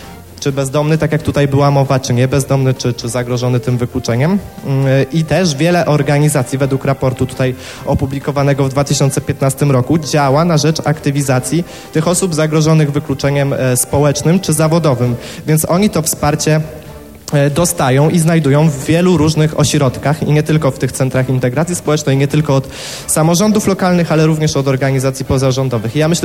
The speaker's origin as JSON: {"language": "Polish", "town": "Ostrowiec Świętokrzyski", "region": "Świętokrzyskie Voivodeship", "country": "Poland", "said": "Zresztą ja pochodzę z Ostrowca Świętokrzyskiego i u nas jest tak samo."}